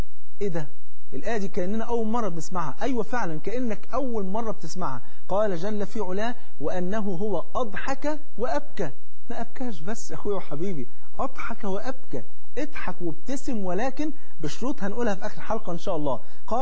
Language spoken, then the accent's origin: Arabic; Egypt; تعرف الفول عندنا في مصر فرض عين